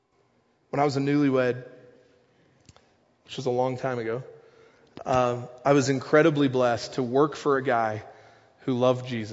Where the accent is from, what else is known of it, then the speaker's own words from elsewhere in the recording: Nebraska, United States; because I'm from Nebraska, thank you.